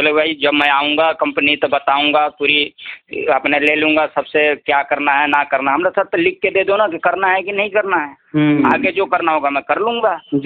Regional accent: Uttar Pradesh, India; मैं उत्तर प्रदेश का हूँ

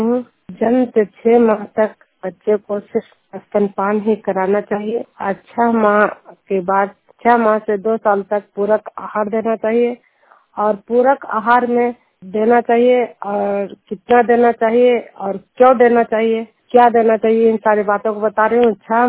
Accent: Bihar, India; मैं नालंदा जिला हिंसापक खड़जनिया गांव के निवासी हूँ

